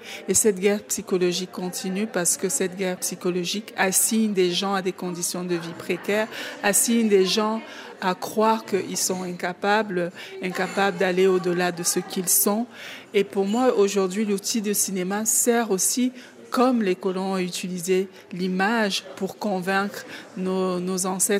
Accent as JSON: {"language": "French", "country": "Cameroon", "said": "pas parce qu'on est camerounaise ou juste en tant qu'être humain."}